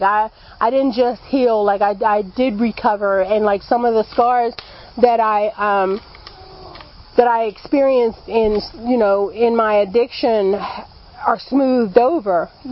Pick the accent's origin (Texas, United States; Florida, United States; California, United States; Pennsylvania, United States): Pennsylvania, United States; Philadelphia; I'm from Philadelphia, and I got high all over that city.